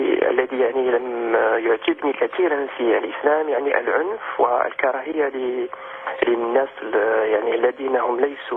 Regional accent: Algeria; now in France; انا جزائري واقيم بفرنسا

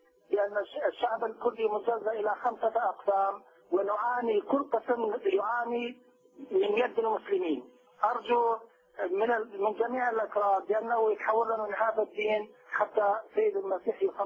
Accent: Kurdistan Region, Iraq; انا كردي من كردستان العراق

